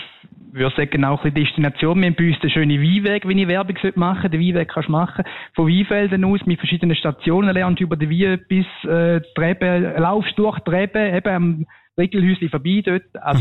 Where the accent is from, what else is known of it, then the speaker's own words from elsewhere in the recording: Thurgau, Switzerland; Ja, wir sind aus dem Thurgau und unsere Thurgauer haben halt immer noch die Heuferie, die wir früher noch hatten